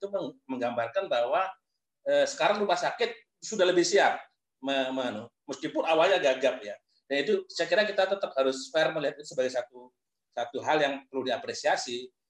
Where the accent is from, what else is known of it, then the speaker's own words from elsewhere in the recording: North Sumatra, Indonesia; saya memantau betul Sumatera Utara karena saya asal Sumatera Utara